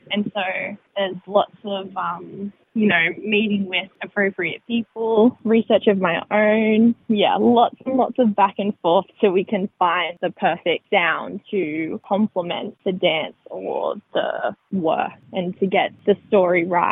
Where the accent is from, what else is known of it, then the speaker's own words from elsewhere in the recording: New South Wales, Australia; I am from Wiradjuri country in the central west of New South Wales. I grew up out that way before heading to the central coast to study at Naysda Dance College